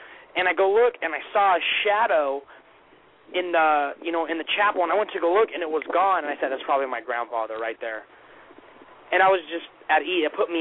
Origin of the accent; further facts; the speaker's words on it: California, United States; could stay here on my island because I love it here and I spent the last 20 years over my summers, but I'm from California.